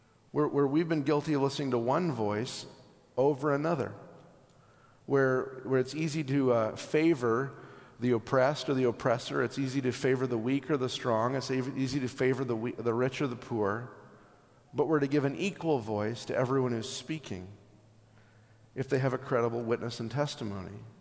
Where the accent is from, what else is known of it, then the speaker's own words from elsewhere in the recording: Canada; I'm a Canadian, it's the Olympics.